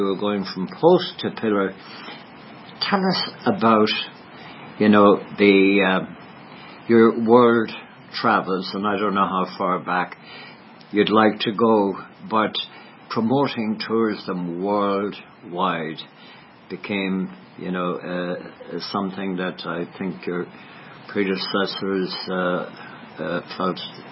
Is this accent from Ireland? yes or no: yes; Ireland; because we were Irish, and we are Irish, and from Irish backgrounds